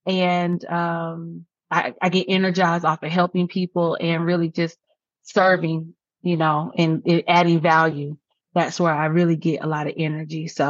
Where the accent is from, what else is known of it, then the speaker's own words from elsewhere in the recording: Columbia, South Carolina, United States; I'm from Columbia, South Carolina, and I'm 37 years old.